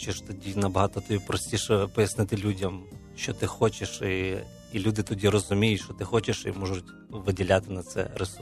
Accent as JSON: {"language": "Ukrainian", "region": "Volyn Oblast", "country": "Ukraine", "tie": "born or raised there", "said": "я виріс на Волинській області, 20 років там прожив, в принципі."}